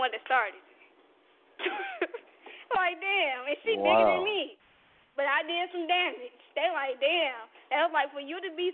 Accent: Gary, Indiana, United States; So I had to, you know, show, like, I'm from Gary.

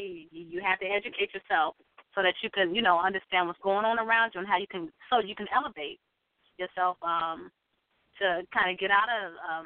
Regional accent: Ohio, United States; Because I'm from Ohio and live in Ohio.

